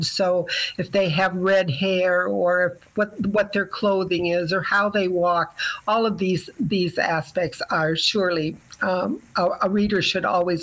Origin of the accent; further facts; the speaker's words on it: Fairbank, Iowa, United States; Well, I grew up in Fairbank, Iowa, which is a bedroom community for most people work in Waterloo or in Owine.